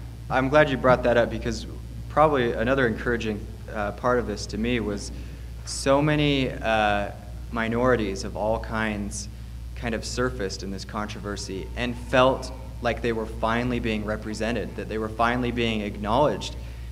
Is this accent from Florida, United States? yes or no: no; California, United States; Yeah, I grew up in California as well, and I do think that it's probably more intense in Utah